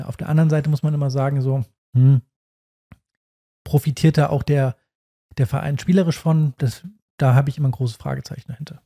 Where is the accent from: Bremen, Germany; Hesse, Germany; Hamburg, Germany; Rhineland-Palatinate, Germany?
Rhineland-Palatinate, Germany; Bei uns in Rheinland-Pfalz in der Oberliga kannst du schon fast mit 2, 3, wenn nicht sogar manchmal 4 rechnen.